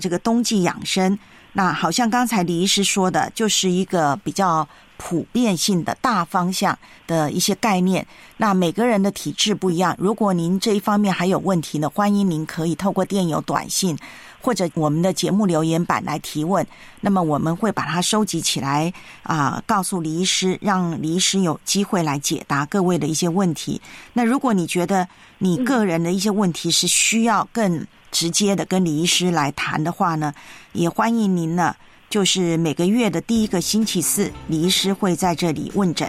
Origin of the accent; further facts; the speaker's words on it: Taiwan; 因为我也记得在我的家乡的冬至是进补好时机，